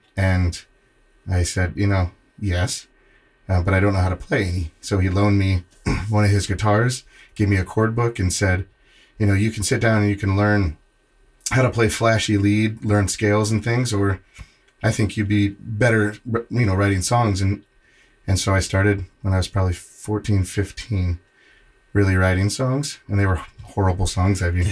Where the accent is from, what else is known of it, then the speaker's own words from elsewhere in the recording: Indiana, United States; also born or lived in Nebraska / California / Chicago; I grew up in Indiana, went to school in Nebraska, and then moved out to California for a year and played a few shows out there, and then moved back to the Midwest in Chicago.